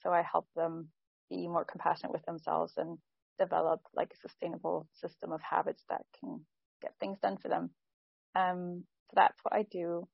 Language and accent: English; Hesse, Germany; English is a second language; also born or lived in Salzburg, Austria; I'm from Germany, currently in Germany as well, close to Frankfurt. I've lived in Salzburg, Austria for the last 4 years, so I'll be going back and forth during this program.